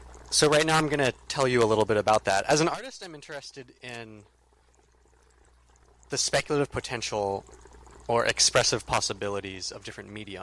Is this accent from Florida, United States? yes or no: no; Oakland, California, United States; I'm an artist from Oakland, California